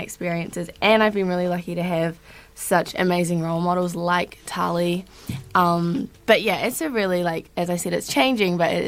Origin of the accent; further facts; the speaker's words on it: Nelson, Tasman, New Zealand; Yeah, so we're all from Nelson.